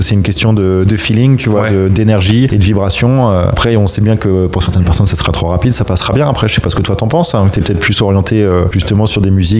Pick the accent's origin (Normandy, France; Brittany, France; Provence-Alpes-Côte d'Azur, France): Normandy, France; Caen; moi je suis originaire de Caen, mes camarades aussi, dans le Factory Crew